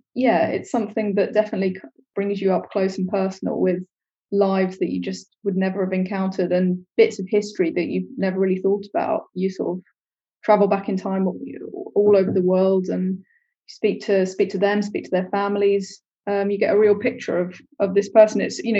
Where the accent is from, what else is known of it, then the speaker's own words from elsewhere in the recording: London, United Kingdom; Yeah, my dad is Cypriot. So yeah, but I mean, they're British. We grew up in Tooting in southwest London. So that's pretty much where it all began. And I live now in southeast London near Peckham, so I haven't really moved too far.